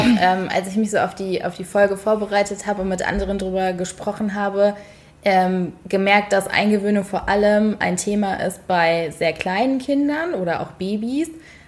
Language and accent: German; North Rhine-Westphalia, Germany; Ich bin ja in NRW aufgewachsen